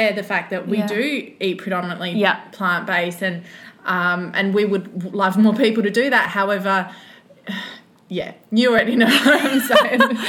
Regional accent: Australia; I grew up in Australia, so I don't really have, you know, I mean, my background's British

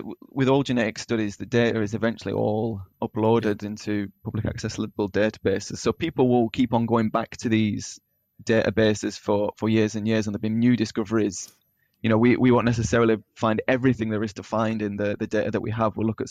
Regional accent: Burnley, North West England, United Kingdom; I'm originally from Burnley in East Lancashire.

